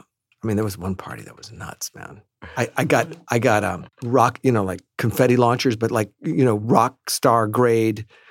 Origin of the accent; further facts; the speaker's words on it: Manhattan, New York, United States; because we grew up here in Manhattan, and I somehow made my way to some weird performance art as a 8 or 9 year old